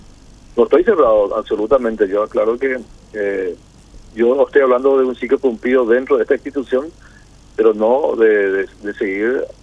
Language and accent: Spanish; Caaguazú, Paraguay; Yo provengo del departamento de Caguazú. Estoy regresando a mi departamento